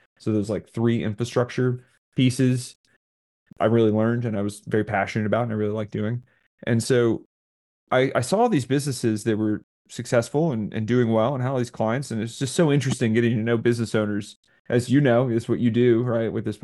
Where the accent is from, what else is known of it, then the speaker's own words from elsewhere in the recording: Indiana, United States; now in Raleigh, United States; I'm from Indiana, but I live in Raleigh, North Carolina now.